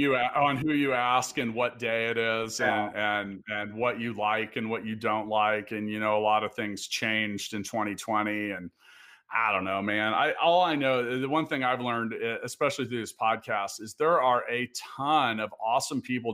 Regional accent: Kansas City, Missouri, United States; one of the goals I'd like to see of my hometown here in KC is to get into that conversation with Denver.

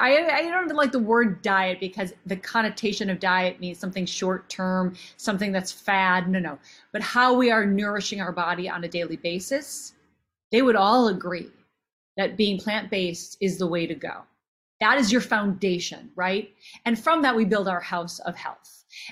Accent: Minnesota, United States; I grew up in Minnesota. Land of the cow.

